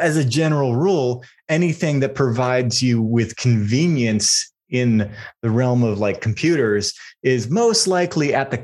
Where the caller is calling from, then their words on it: Austin, Texas, United States; I'm calling in from Austin, Texas.